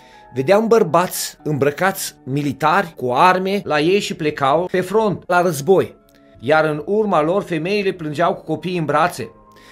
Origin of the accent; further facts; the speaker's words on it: Oradea, Bihor County, Romania; sunt din Oradea